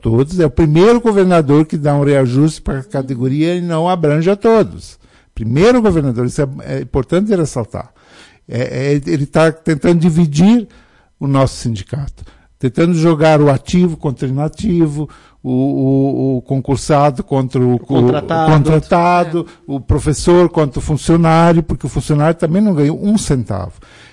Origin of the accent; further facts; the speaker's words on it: São Leopoldo, Rio Grande do Sul, Brazil; sou daquela região, sou de São Leopoldo